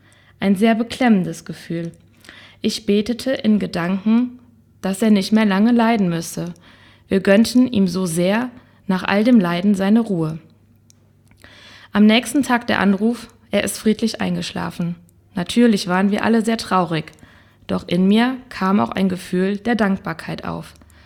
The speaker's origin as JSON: {"language": "German", "town": "Bladersbach", "region": "North Rhine-Westphalia", "country": "Germany", "said": "Ich komme aus Bladersbach"}